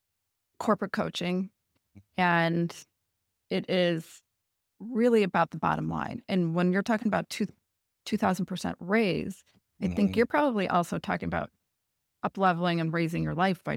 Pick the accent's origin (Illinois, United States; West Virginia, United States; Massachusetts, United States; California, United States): Illinois, United States; We're both from Illinois, if you haven't noticed.